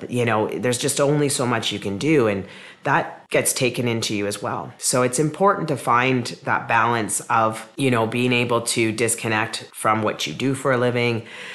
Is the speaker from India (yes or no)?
no; Spruce Grove, Alberta, Canada; Like I'm from Spruce Grove, Alberta, and again, another small town, and it grew so big.